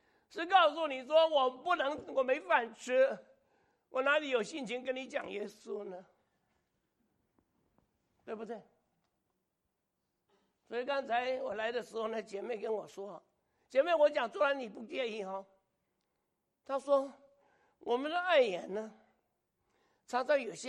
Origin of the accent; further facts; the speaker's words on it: Hong Kong; 我是香港人，我拿了香港回乡证回去。